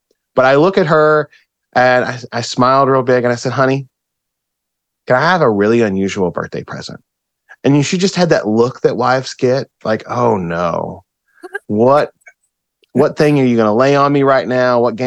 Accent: Kentucky, United States; And even though I grew up in Kentucky and my family thinks I'm adventurous for being in Alaska, California, and all this stuff, going overseas sounds a little crazy for the way I grew up.

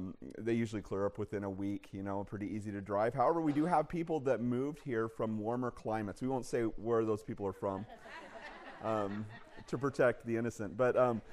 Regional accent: Pocatello, Idaho, United States; I feel a little bit more home driving on these slick roads because I'm from Frosty Pocatello.

